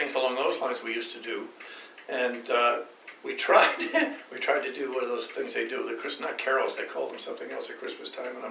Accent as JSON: {"language": "English", "region": "South East England", "country": "United Kingdom", "tie": "born or raised there", "said": "which was back down to my hometown of Kent."}